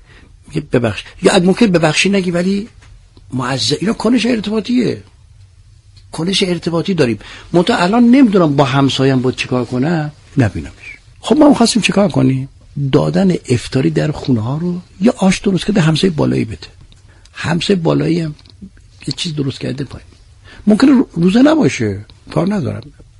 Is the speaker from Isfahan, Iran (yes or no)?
no; Tabriz, East Azerbaijan, Iran; now in Tehran, Iran; من از تبریز اومدم،